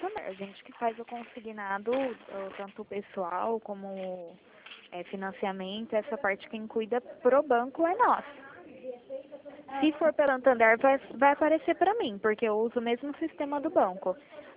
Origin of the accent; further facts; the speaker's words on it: Itatiba, São Paulo, Brazil; Eu sou do interior de São Paulo, Itatiba.